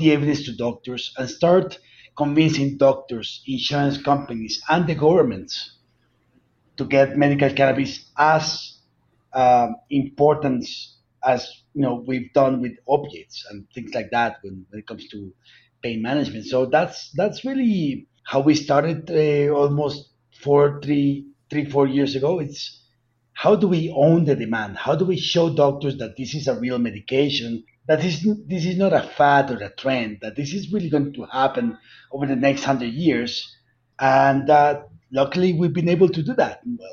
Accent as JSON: {"language": "English", "country": "Colombia", "said": "the Colombian government, where I'm from Colombia, legalized medical cannabis"}